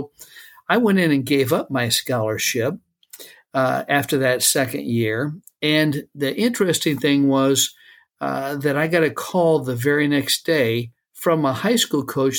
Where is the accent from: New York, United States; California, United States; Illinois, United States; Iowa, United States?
Iowa, United States; And I grew up in Iowa, rural Iowa, most of the time. My parents were both teachers, educators. We traveled a little bit.